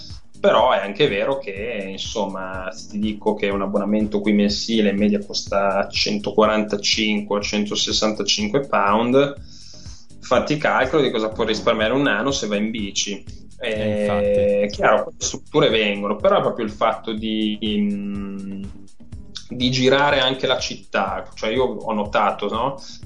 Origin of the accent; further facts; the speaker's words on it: Milan, Lombardy, Italy; comunque la mia famiglia è di Ferrara, quindi mm-hmm. Mi sento quasi ferrarese, sì. E anche se sono cresciuto a Milano.